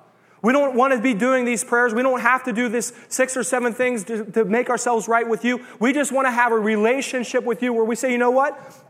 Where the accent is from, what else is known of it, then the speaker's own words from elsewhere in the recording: Pennsylvania, United States; I'm from Beaver County, y'all. We all got lists around here.